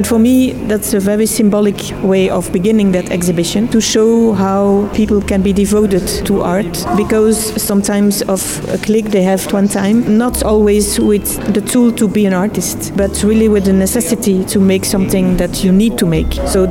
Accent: Brussels, Brussels-Capital Region, Belgium; I wasn't born in 1958, but I know I'm really from Brussels. I'm really a Zinneke, like you say.

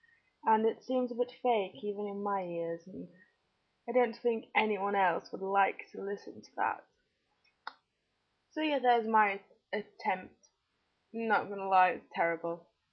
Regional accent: Yorkshire, United Kingdom; accent: Sheffield; someone wants to hear my Sheffield accent, even though it's not really Sheffield. I don't know whereabouts it's actually from. It's a rather random accent.

